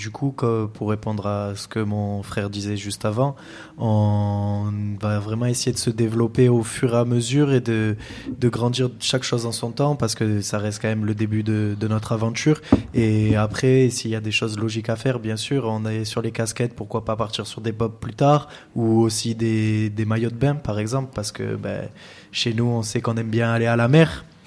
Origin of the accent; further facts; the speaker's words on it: Provence-Alpes-Côte d'Azur, France; Nous, on est bien chez nous, en Provence. On va déjà s'exporter au bout de la Provence.